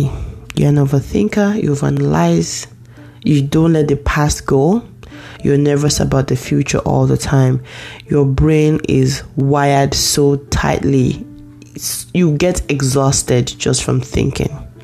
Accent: Nigeria; it comes from being Nigerian.

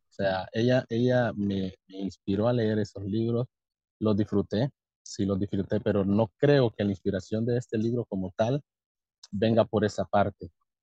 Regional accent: Honduras; Soy de Honduras, como bien lo mencionabas al inicio.

